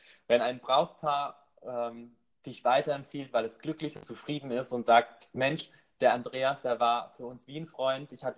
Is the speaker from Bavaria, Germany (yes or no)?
no; Rastatt, Baden-Württemberg, Germany; ich komme ursprünglich aus Rastatt. Und Rastatt ist eine Barockstadt, das heißt, bei uns wird im Schloss geheiratet